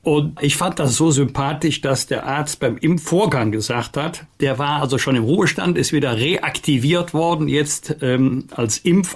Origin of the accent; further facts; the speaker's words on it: Bergisch Gladbach, North Rhine-Westphalia, Germany; ich komme aus Bergisch Gladbach, eine Stadt des Papiers.